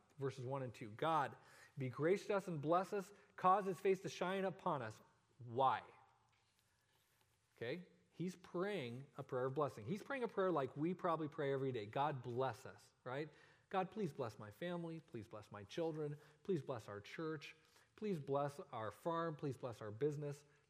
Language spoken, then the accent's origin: English; Colorado, United States; I'm from Colorado, so I spent, spent many, many mornings waking up and seeing the Rocky Mountains covered with snow.